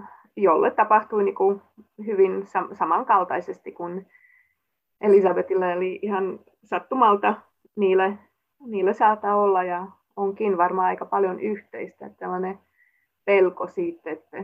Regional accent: Slovakia; Ja niin kuin minä olen Slovakiasta kotoisin

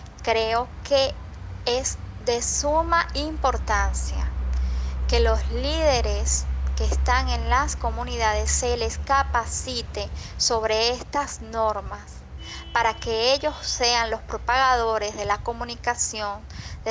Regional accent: Venezuela; soy médico venezolana

